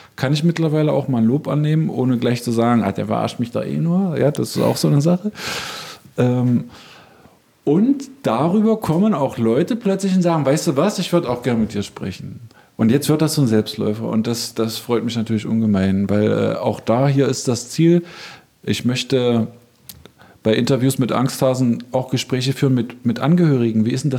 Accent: Magdeburg, Saxony-Anhalt, Germany; Ja, ich bin ja Magdeburger Kind, das muss ich auch noch dazu sagen.

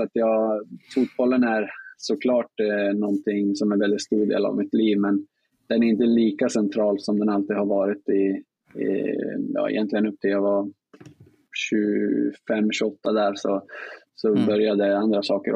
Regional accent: Gävle, Gävleborg County, Sweden; jag har jättemycket fint att säga om min uppväxt i Gävle, både med familj, vänner och möjlighet att spela både hockey och fotboll på en hög nivå också. Så att Gävle för mig är en väldigt fin stad och det var en fantastisk uppväxt.

